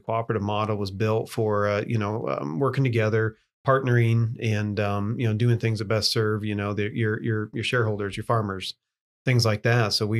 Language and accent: English; Iowa, United States; I grew up in Western Iowa.